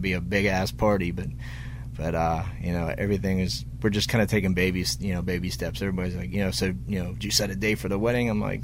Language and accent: English; Pittsburgh, Pennsylvania, United States; we played Pittsburgh, my hometown, 2 days ago.